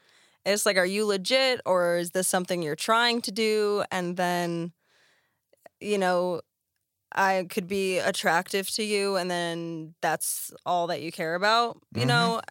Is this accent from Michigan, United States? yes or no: no; New York, United States; So it started actually back when I'm from New York.